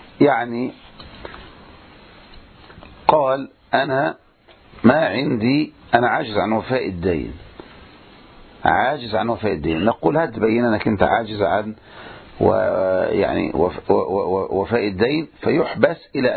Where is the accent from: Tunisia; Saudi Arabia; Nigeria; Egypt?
Egypt; الآن عندنا في مصر يا إخواني صار الواحد النصاب هذا يكتب على نفسه مئة إيصال